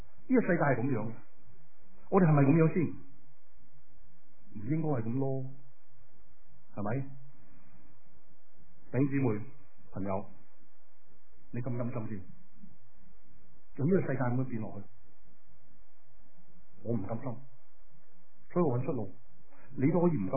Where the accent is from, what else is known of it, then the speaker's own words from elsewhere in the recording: Hong Kong; 值得我们香港人骄傲，很多人香港来的